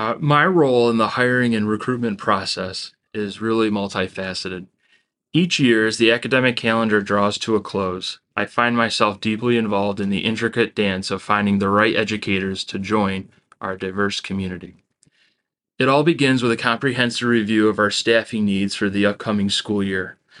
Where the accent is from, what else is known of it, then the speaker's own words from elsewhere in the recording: Marilla, New York, United States; And so I come from Marilla, New York, which is a little past East Aurora. So it's about an hour, 20-minute drive.